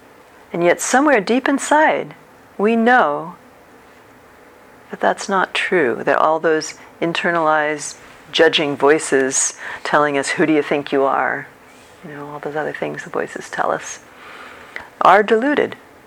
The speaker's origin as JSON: {"language": "English", "country": "United States", "tie": "born or raised there", "said": "I grew up in the States"}